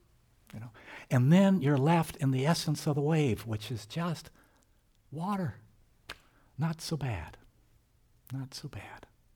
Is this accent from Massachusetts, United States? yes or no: no; Houston, Texas, United States; For the first 16 years of my life, I grew up in Houston, Texas.